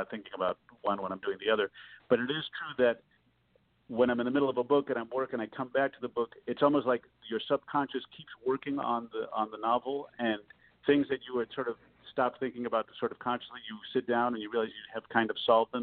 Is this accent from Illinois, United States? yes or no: yes; Chicago, Illinois, United States; they don't necessarily know that I'm a kid from the South Side of Chicago.